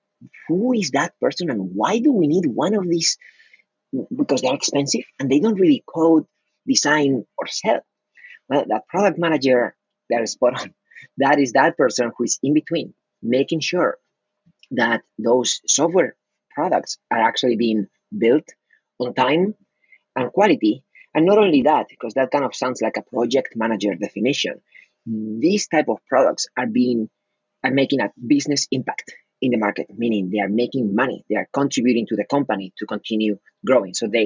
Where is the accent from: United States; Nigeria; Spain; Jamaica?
Spain; I'm originally from Spain.